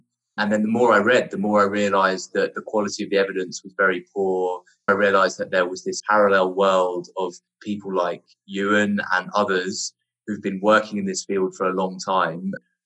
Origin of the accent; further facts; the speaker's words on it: London, United Kingdom; now in Australia; I'm from London originally